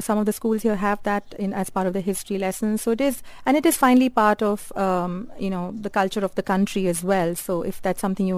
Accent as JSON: {"language": "English", "town": "Mumbai", "region": "Maharashtra", "country": "India", "tie": "born or raised there", "said": "I grew up in Mumbai."}